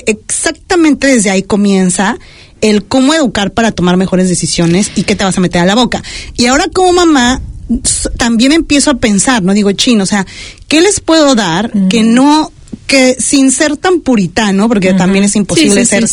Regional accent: Mexico; yo soy mexicana

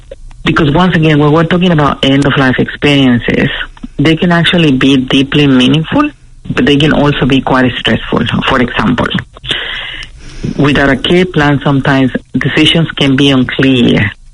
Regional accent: Mexico; So I am originally from Mexico

